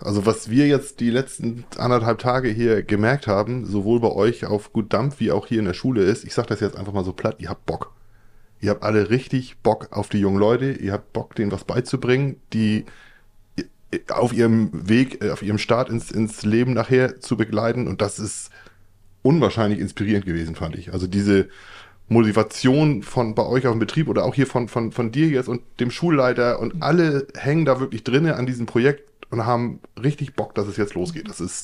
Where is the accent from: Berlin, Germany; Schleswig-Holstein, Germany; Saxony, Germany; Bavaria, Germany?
Schleswig-Holstein, Germany; Man ist ja als Norddeutscher, als Schleswig-Holstein jetzt auch nicht so kontaktfreudig, dass man jetzt immer da vorweg geht.